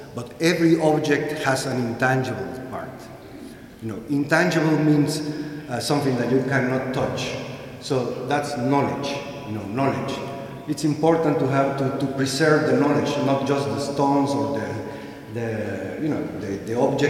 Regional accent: Guatemala; I am from Guatemala, Central America, very next door to Mexico, for those who are not familiar.

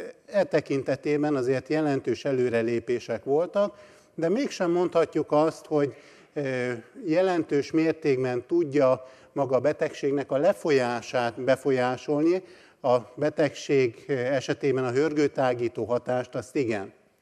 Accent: Szeged, Csongrád-Csanád, Hungary; born there; Szeged mindig közel állt a szívemhez, ugyanis itt születtem, illetve itt dolgoztam 15 évig.

